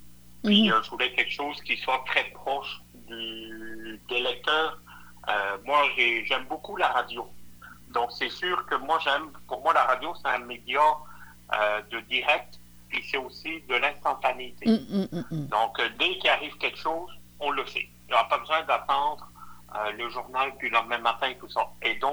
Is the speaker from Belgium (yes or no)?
yes; Belgium; moi, je suis belge et à moitié italien, donc doublement chaleureux, parce qu'on est des gens quand même belges et italiens qui avons du sang chaud